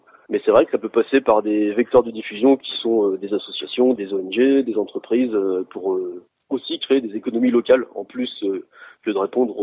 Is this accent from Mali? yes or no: no; France; chez nous en France